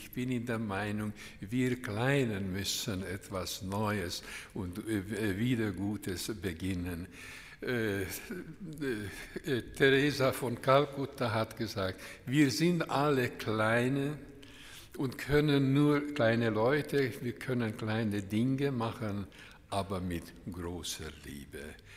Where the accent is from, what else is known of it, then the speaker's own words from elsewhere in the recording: Hungary; German is a second language; moved away; Also ich komme, wie Sie wissen, aus Ungarn und Ungarn war bis vor kurzem versperrt, also hinter dem eisernen Vorhang.